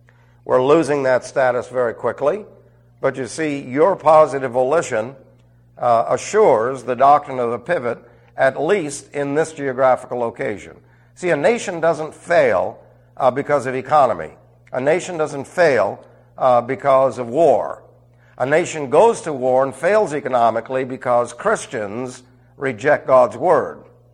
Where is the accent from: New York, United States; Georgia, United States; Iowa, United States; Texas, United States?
New York, United States; Queens; The Bronx, Brooklyn, Queens, Manhattan, and Staten Island. I'm from Queens.